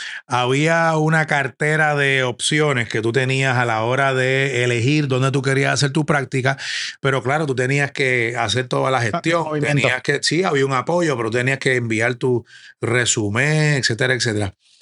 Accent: Puerto Rico; also born or lived in New York; yo soy de Puerto Rico, yo estoy estudiando en Nueva York

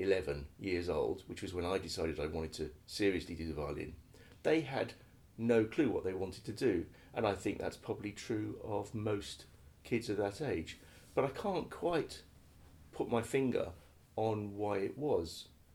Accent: Banbury, South East England, United Kingdom; moved away as an adult; So basically I'm from Banbury because that's where I spent my entire youth until I left home to go to music college.

